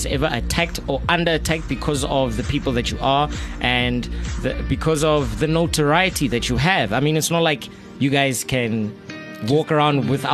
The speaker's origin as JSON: {"language": "English", "town": "Soweto", "region": "Gauteng", "country": "South Africa", "tie": "born or raised there", "said": "I grew up in Soweto."}